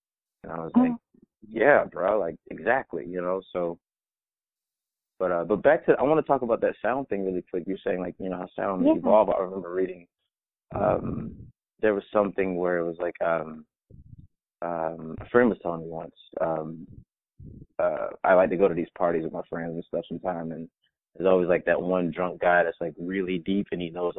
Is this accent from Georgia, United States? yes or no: yes; Atlanta, Georgia, United States; I'm from Atlanta, so we have our summer nights here, where you can just hear all the crickets